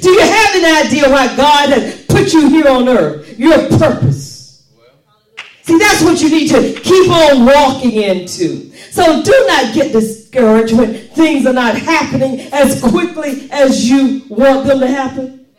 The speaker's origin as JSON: {"language": "English", "region": "the South", "country": "United States", "said": "I talked a little different because I was from the South."}